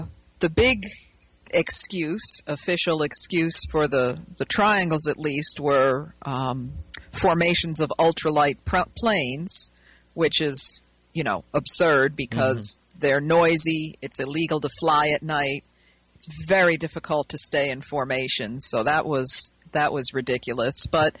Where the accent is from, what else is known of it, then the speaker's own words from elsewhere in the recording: New York, United States; growing up in the Hudson Valley, everybody had sightings